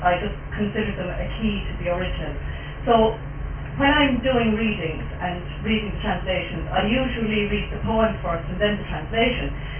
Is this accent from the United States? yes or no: no; Ireland; first language Irish; English is a second language; because I write in Irish, because it's my first language, it's because it's how the poetry comes.